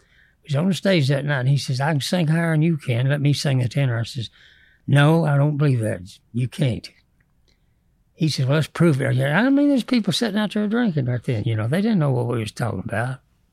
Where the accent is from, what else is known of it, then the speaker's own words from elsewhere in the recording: Hyden, Kentucky, United States; It was that old jukebox in my hometown.